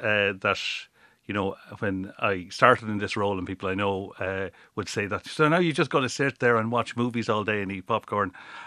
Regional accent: Mountrath, County Laois, Ireland; Well, I'm originally from Mount Rattan, County Leash

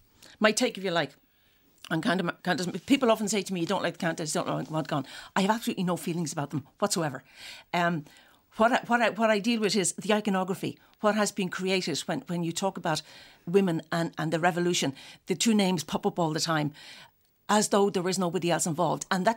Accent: Dublin, Leinster, Ireland; I grew up in Dublin.

